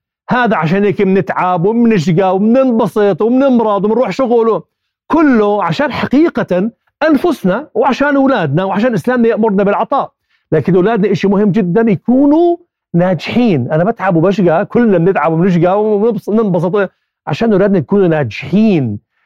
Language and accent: Arabic; Jordan; عندنا بالاردن وحتى بالوطن العربي استشارات تجينا من برا